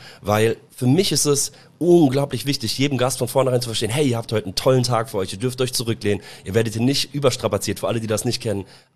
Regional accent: Germany; ich bin ja selber Deutscher.

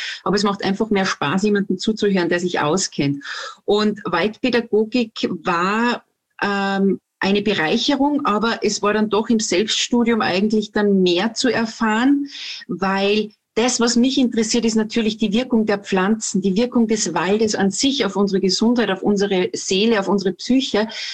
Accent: Salzburg, Austria; Und ich komme aus Salzburg, aus Österreich

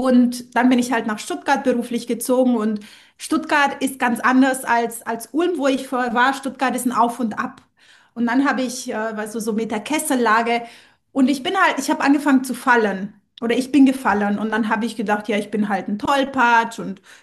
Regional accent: Romania; now in Germany; Ich komme ursprünglich aus Rumänien

